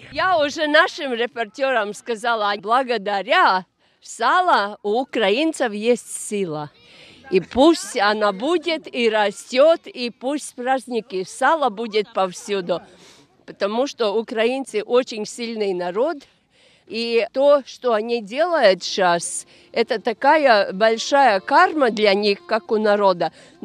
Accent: Ventspils, Courland, Latvia; Ми місцеві. Ми фольклорна група латвійська фольклор Венспілс.

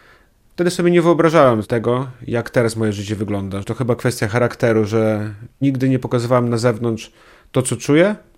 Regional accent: Białowieża, Podlaskie Voivodeship, Poland; also born or lived in Warsaw; Pochodzę z Białowieży, z Puszczy Białowieskiej.

